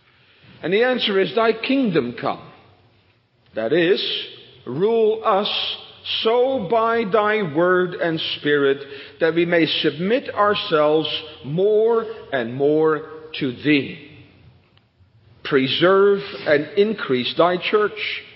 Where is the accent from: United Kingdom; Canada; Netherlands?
Netherlands; we grew up in Holland. Holland is still a kingdom, the kingdom of the Netherlands.